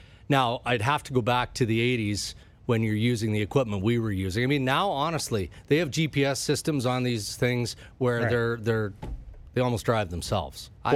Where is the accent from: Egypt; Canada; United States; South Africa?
Canada; Western Canada; I come from Western Canada, right?